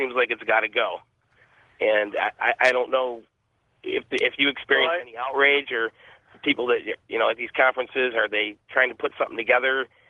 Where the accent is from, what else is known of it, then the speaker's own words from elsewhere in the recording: Baltimore, Maryland, United States; now in Beaverton, United States; from Baltimore, Maryland.